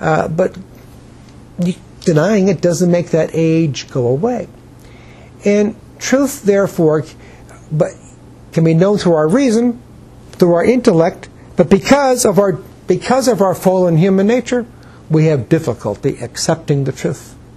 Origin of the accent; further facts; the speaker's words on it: Northeast, United States; I'm from the Northeast, but I simply don't like the cold.